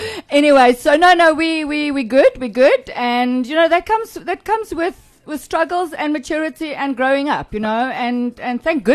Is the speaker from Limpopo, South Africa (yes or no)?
yes; Tzaneen, Limpopo, South Africa; comes from Tzaneen. Now that's very, very far northern Transvaal. Limpopo now was called Transvaal back far north Transvaal.